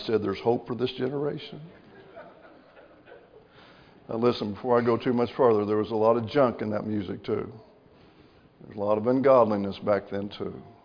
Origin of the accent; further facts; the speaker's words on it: Williams, Indiana, United States; I'll just tell you my own experience growing up in Williams, Indiana.